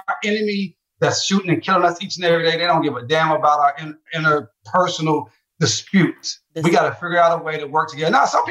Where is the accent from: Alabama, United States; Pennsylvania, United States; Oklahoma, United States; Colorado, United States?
Oklahoma, United States; Tulsa; I'm from North Tulsa. I've never heard that.